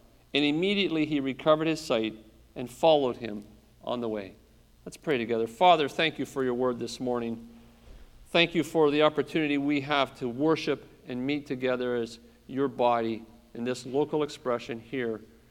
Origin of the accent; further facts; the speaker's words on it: Toronto, Ontario, Canada; See, I grew up in Toronto.